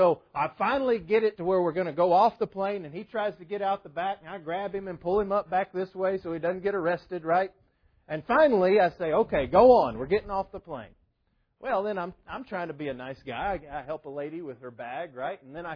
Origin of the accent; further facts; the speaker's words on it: Texas, United States; moved away as an adult; also born or lived in Florida; I grew up in West Texas, and partly as a result of that, I didn't learn how to swim until I was 18 years old and I moved to Florida.